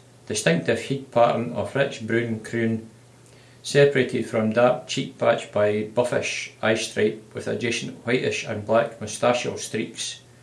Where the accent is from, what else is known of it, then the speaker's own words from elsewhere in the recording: Scotland, United Kingdom; Where you're from? I'm from Bonnie, Scotland.